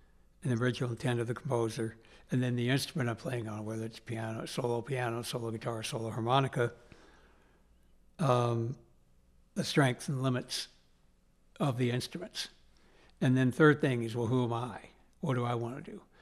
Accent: Montana, United States; Because growing up in Montana, the seasons were so extreme, you know, extremely different from each other.

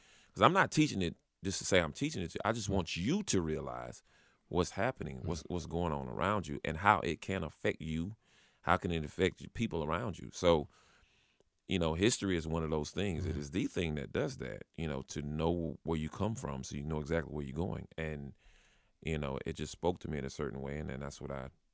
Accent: Winston-Salem, North Carolina, United States; I live in Winston-Salem. I was from Winston-Salem. I went to see Winston-Salem State.

